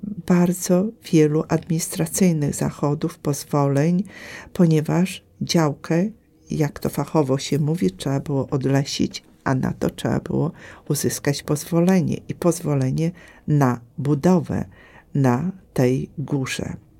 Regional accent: Podlaskie Voivodeship, Poland; I my z Białostoczyzny powinniśmy ich wspomóc swoimi ofiarami

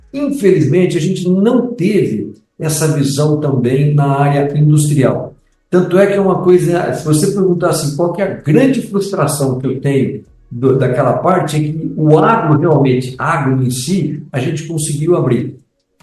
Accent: Brazil; a gente também, como brasileiro, a gente tem aquele apego

